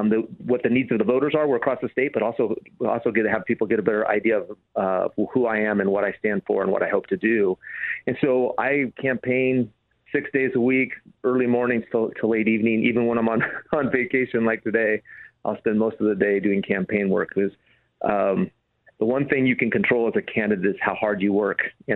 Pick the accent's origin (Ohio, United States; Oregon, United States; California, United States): Oregon, United States; Joseph; So, yeah, I was born and raised in Joseph, Oregon, but then I came to Salem to go to law school.